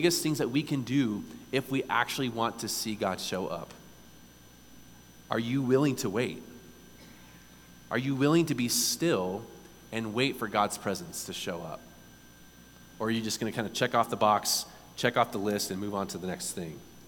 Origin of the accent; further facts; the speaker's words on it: San Diego, California, United States; I'm from San Diego. Trust me, I get that as much as anybody else.